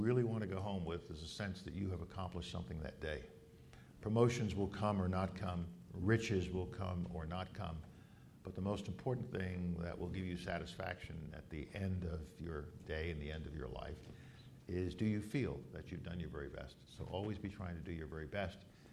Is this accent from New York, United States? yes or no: yes; Bronx, New York, United States; When I was growing up in the Bronx and going to Morris High School